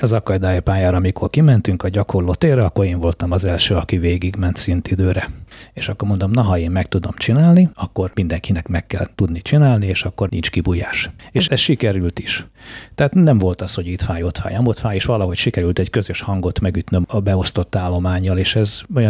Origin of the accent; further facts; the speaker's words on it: Budapest, Hungary; moved away as an adult; now in Kiskunhalas, Hungary; Én Pesten nevelkedtem, ott tanultam, és azt követően 1987-ben, amikor befejeztem a katonai főiskolát, akkor itt kaptam meg az első állásomat. Gyakorlatilag én 1987-tól vagyok, élek itt Halason.